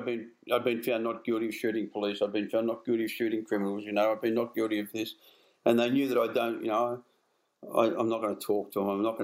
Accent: Melbourne, Victoria, Australia; up here it's different because I came from Melbourne to Sydney.

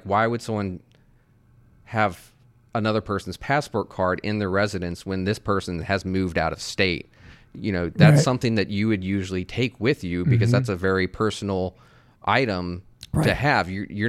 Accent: Texas, United States; At least I'm from Texas. Anything outside of New York City to me is considered upstate.

